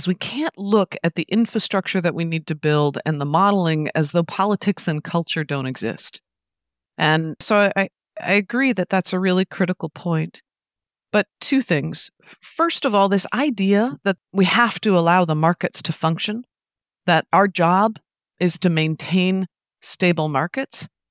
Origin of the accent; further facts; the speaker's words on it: Canada; this is exactly what happened in my own country. I'm Canadian.